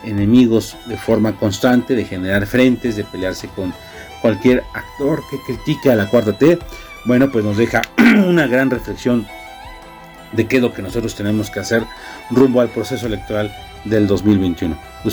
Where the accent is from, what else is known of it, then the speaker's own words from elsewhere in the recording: Mexico; es un tema que debe ponernos a reflexionar a todos como mexicanos